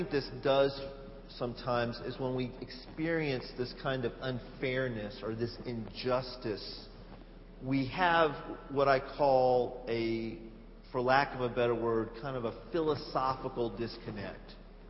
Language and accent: English; Texas, United States; I'm from Texas, so I know some of you from New York, but I'm from Texas, and I just can't root for a New York team.